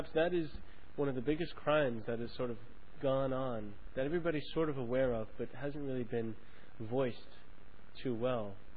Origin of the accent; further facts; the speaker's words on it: Brooklyn, New York, United States; It wasn't my home. I come from Brooklyn. It was my temporary home for sure